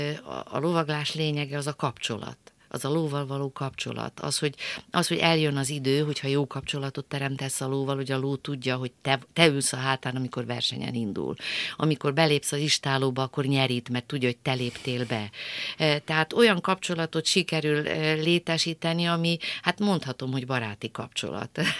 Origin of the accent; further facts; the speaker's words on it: Budapest, Hungary; én városi lány vagyok, budapesti vagyok